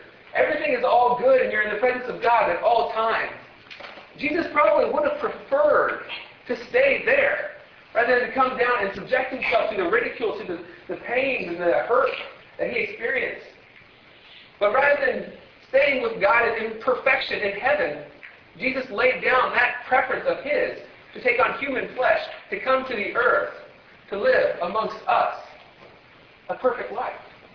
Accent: Ohio, United States; I grew up in Ohio with two other brothers.

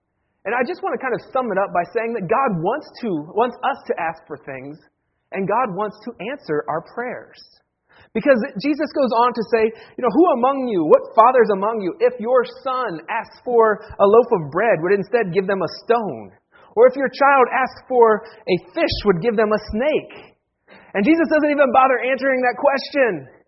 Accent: Staunton, Virginia, United States; It's been a busy week in my hometown of Stanton, Virginia.

